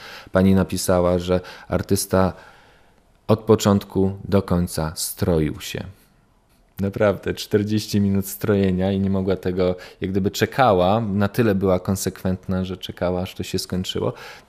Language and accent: Polish; Przemyśl, Subcarpathian Voivodeship, Poland; Ja urodziłem się w Przemyślu. I tam się wychowywałem, blisko Bieszczad.